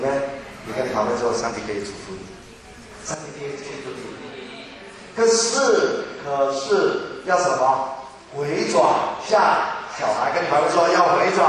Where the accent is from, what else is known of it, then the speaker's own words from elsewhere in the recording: Hong Kong; 我们香港人比较保守落后一点。我们香港的父母真是这样。